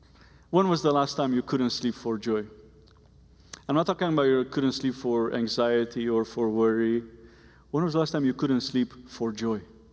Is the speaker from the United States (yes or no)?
no; Romania; English is a second language; So I learned the song growing up in Romania.